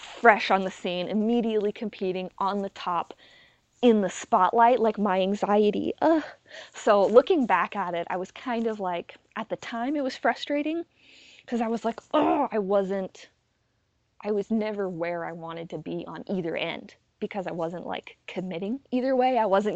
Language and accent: English; Washington, United States; So I'm from Washington, and there was this disc golf course